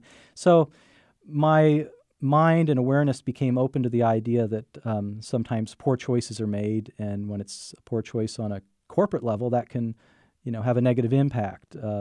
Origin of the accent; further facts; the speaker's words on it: Washington, District of Columbia, United States; Well, when I was younger, I grew up in Washington, D.C.